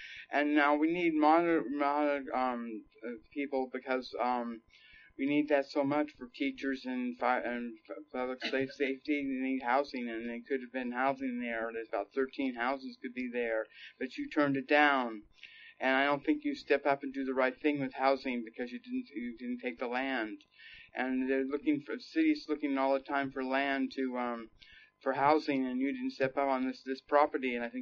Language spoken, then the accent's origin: English; California, United States; I'm from San Francisco Bay Area, so I know about HUD, how it works up there.